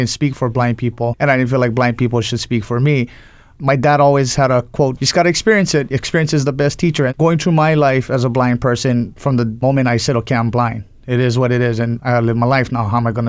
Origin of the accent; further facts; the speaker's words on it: Hawaii, United States; I grew up on the Big Island, second child of six. I have two younger brothers, also blind.